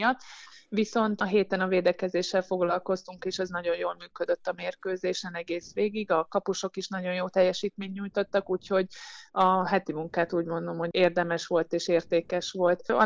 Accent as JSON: {"language": "Hungarian", "country": "Hungary", "said": "Hát magyarként mondhatom, hogy ennek így nagyon örülünk"}